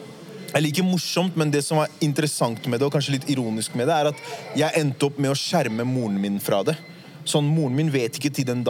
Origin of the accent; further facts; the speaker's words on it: Oslo, Norway; jeg er oppvokst på Furuset, som jeg har nevnt veldig mange ganger.